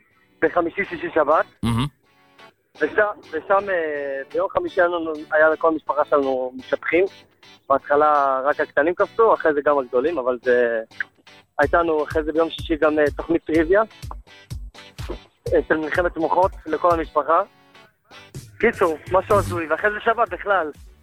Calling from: Jerusalem, Jerusalem District, Israel; בירושלים.

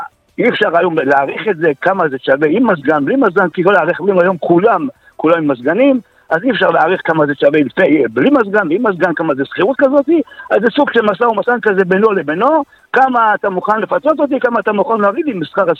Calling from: Kfar Saba, Central District, Israel

